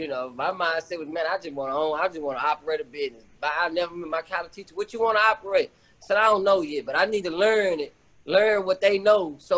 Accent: Houston, Texas, United States; Because you either went to TSU or Prairie View when you, you know, growing up in Houston.

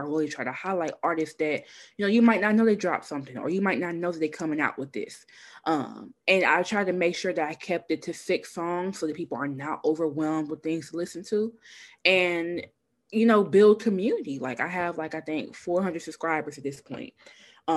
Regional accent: Memphis, Tennessee, United States; accent: Memphis; I have to learn that I'm going to be my genuine Memphis accent itself, regardless of who in the room.

